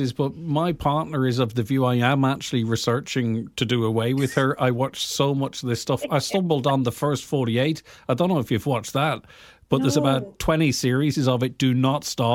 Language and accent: English; Ireland; quick-witted the way we speak as Irish people and have that rhythm going there